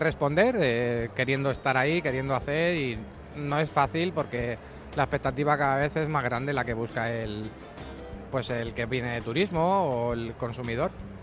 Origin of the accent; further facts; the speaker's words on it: Guadalajara, Castilla-La Mancha, Spain; o sea, soy de Guadalajara